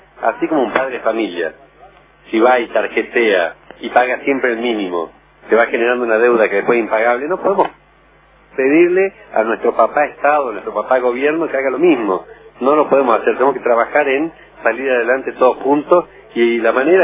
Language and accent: Spanish; Palpalá, Jujuy, Argentina; esto ya lo digo no solo como palpaleño, sino como argentino.